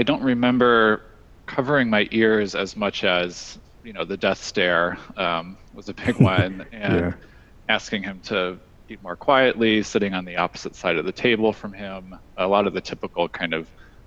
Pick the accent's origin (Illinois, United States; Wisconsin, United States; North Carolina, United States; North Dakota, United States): Illinois, United States; Chicago; now in Pennsylvania, United States; Yeah, so I'm originally from Chicago, but currently I live in central Pennsylvania, in a pretty rural part of Pennsylvania.